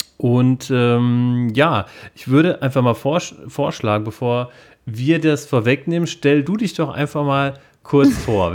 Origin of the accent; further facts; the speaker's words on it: Rhineland-Palatinate, Germany; ich komme aus Kibo.